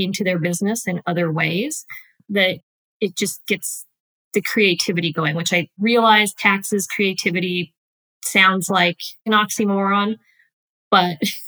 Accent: Wyoming, United States; moved away as an adult; also born or lived in Utah; I am originally from Wyoming. You know, I throw that out there because there aren't many of us. So it definitely kind of makes you the standout when you can say that. Born and raised there, went to the University of Wyoming. Moved to Utah. I was there for about 22 years.

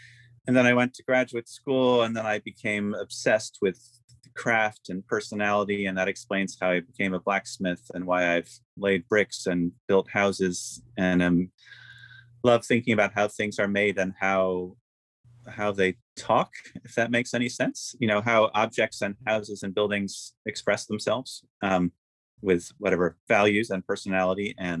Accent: Philadelphia, Pennsylvania, United States; I grew up in Philadelphia and spent my summers in Maine.

